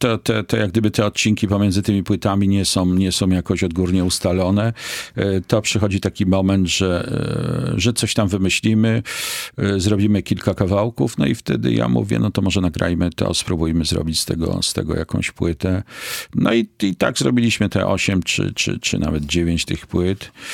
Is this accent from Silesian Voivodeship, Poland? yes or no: no; Kraków, Lesser Poland, Poland; ja tutaj nieopodal mieszkałem na Wrocławskiej. Jestem z Krakowa i też od kilku pokoleń jestem z Krakowa, znaczy wszyscy są z Krakowa. Także ja z tym miastem jestem związany. Wiesz, cały jestem z tego miasta, no.